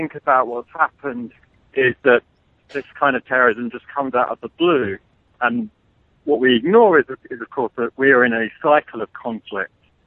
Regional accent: United Kingdom; I mean, I'm from the United Kingdom.

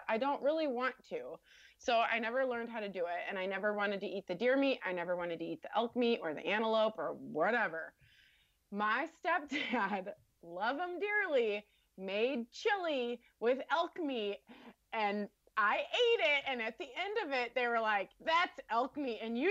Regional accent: Colorado, United States; I grew up in Colorado. So Western Slope of Colorado, they hunted, everyone hunted.

